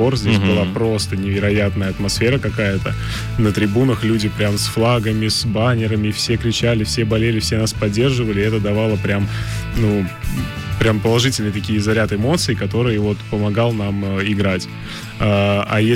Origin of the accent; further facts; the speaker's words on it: Saint Petersburg, Russia; я вот из Питера, я вот играю, представляю свой город, но все равно я как бы для себя, я понимаю, что я здесь родился, я здесь тренировался.